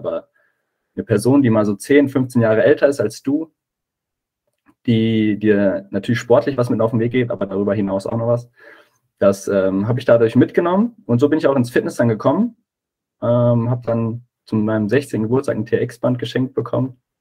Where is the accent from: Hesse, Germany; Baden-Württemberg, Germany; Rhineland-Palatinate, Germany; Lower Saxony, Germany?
Hesse, Germany; Ich komme aus der Nähe von Gießen. Ich bin noch 24, ich werde im Juli 25